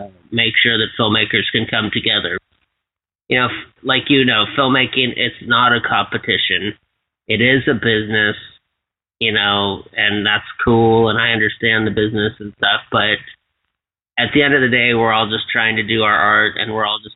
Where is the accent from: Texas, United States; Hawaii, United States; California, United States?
Hawaii, United States; I'm from Hawaii, so I'm going to have a couple Hawaii guests on next week.